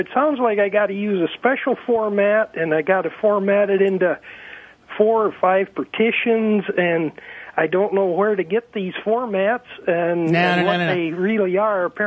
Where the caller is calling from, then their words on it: New York, United States; Southwest New York. Climber.